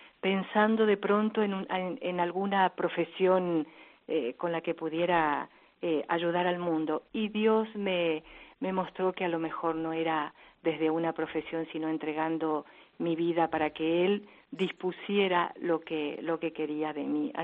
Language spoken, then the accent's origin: Spanish; Argentina; En todo caso, soy la primera argentina, pero no la primera del otro lado del charco, sí.